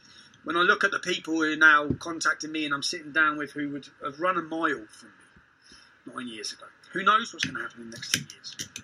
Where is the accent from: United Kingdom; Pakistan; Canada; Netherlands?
United Kingdom; England; I have a duty not just as a father, but as an Englishman.